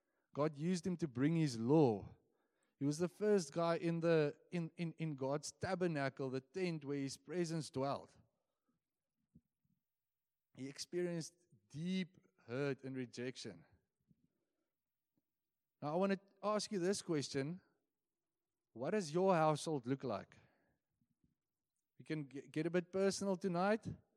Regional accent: Bloemfontein, Free State, South Africa; For myself, I was born a Bloemfonteiner. I'm from the Free State.

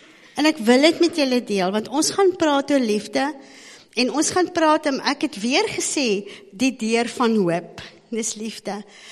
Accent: Standerton, Mpumalanga, South Africa; Ek is 'n tannie en ek kom van Standerton af.

